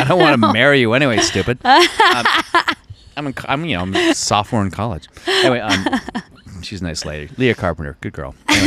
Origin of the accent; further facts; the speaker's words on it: Virginia, United States; I was in Virginia, so we were neighbors.